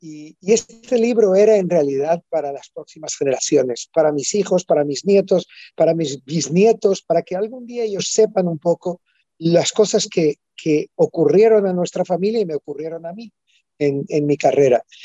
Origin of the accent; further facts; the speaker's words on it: Portugal; also born or lived in Melilla / Morocco; Y luego empecé a contar sobre mi infancia en Portugal, un pie en España a través de la familia de mi madre.